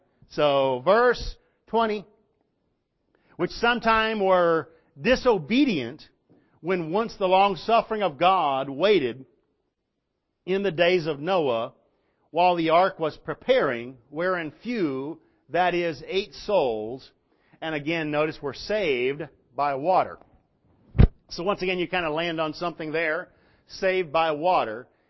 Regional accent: Paris, Texas, United States; I'm from Paris, Texas.

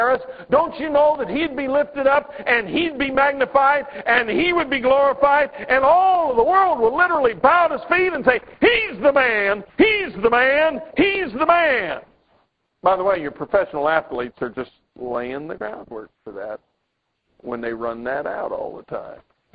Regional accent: Pueblo, Colorado, United States; that ship was named after my hometown, the Pueblo.

